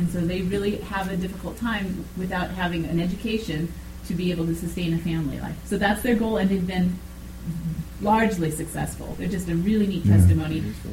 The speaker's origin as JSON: {"language": "English", "region": "Colorado", "country": "United States", "tie": "born or raised there", "lives_now": "Uganda", "said": "you see a lot of different creatures that I didn't see growing up in Colorado in Uganda."}